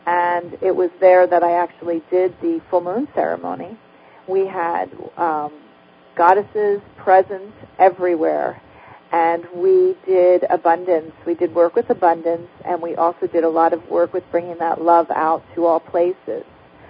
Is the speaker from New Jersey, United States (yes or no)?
yes; New Jersey, United States; I am from Jersey, New Jersey. I've lived there all my life